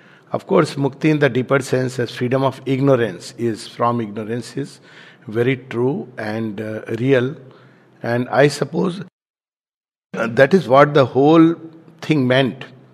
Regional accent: India; So these are the seven streams which, as Indian, it's part of our Hindu culture, and I have been brought up there that every time we used to take a bath, we were taught this particular shloka

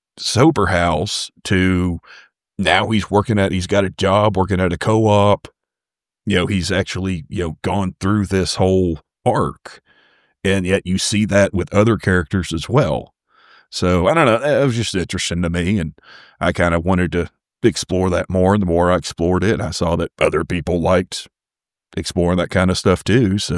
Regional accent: Texas, United States; they didn't really come at it as a Texan, and they didn't really come at it as someone that was alive during that time.

